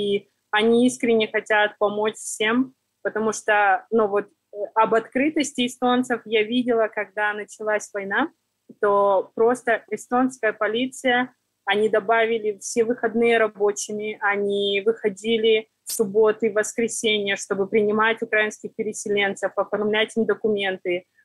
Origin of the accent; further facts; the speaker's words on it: Siberia, Russia; now in Estonia; Я сама из Сибири, где очень люди нараспашку, душой очень просты.